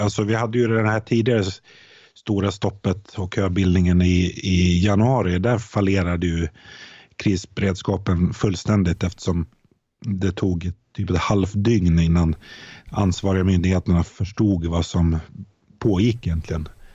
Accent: Gotland, Sweden; Ja, alltså som gotlänning kan jag erkänna att det är lite knepigt att förstå ibland

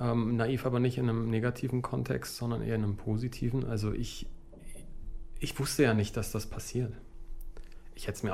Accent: Iran; Ich komme ursprünglich aus dem Iran

